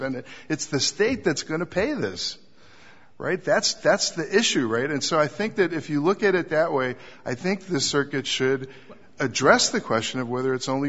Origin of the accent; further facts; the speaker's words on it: Los Angeles, California, United States; I'm from Los Angeles, so yeah. You know, I don't go through the Golden Gate Bridge much.